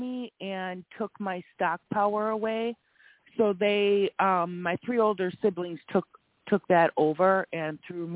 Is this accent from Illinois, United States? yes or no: yes; Illinois, United States; Illinois.